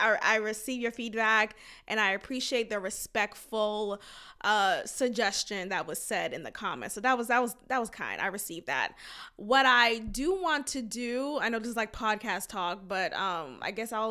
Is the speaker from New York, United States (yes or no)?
no; Boston, Massachusetts, United States; I remember growing up in Boston, HBO was the insult that many Haitians received.